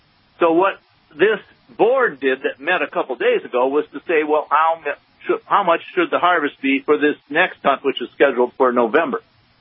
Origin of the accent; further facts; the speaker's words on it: Wisconsin, United States; I grew up in Wisconsin, so Wisconsin topics are kind of interesting to me, and I have relatives up there that help me stay up to date